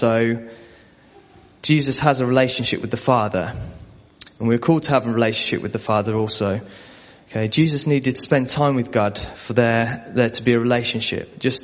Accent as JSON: {"language": "English", "town": "Birmingham", "region": "West Midlands", "country": "United Kingdom", "said": "Luke very kindly offered earlier that he can translate for me because I'm from the Birmingham area."}